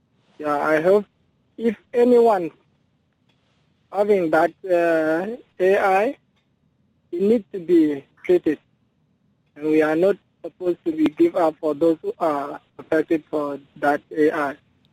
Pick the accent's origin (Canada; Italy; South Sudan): South Sudan; Warrap; from Warap.